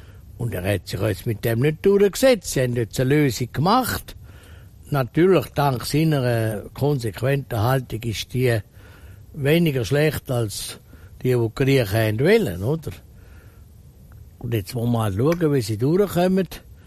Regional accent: Switzerland; ich bin Schweizer Industrieller und Politiker.

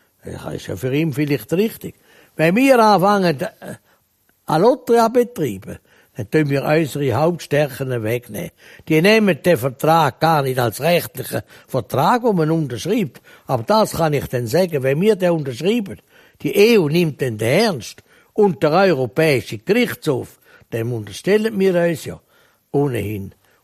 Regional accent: Switzerland; Wir haben überall den Wert aufgelegt, wir sind Schweizer.

